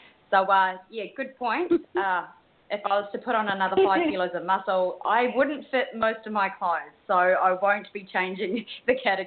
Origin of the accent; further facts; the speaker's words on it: Australia; I'm from Australia.